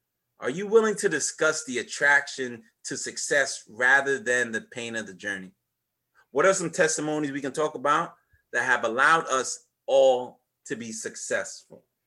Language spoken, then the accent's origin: English; New York, United States; I grew up in Long Island right next to Queens, and my journey out to the city was not an everyday basis